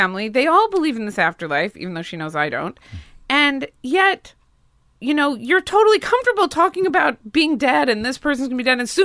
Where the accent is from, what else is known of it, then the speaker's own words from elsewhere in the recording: Spokane, Washington, United States; also born or lived in Seattle; now in Los Angeles, United States; I grew up in Spokane, Washington.